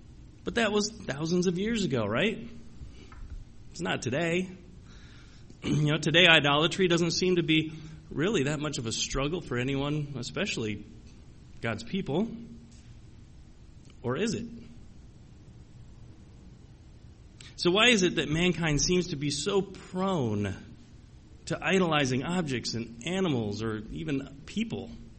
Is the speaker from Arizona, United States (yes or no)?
yes; Arizona, United States; You know, as growing up in Arizona and going to school, we were exposed to many of the different Indian cultures that were throughout Arizona